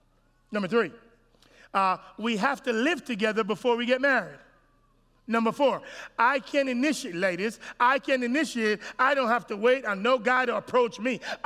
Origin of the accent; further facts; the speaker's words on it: Jamaica; I'm from Jamaica. I'm like, ain't nobody need no edges.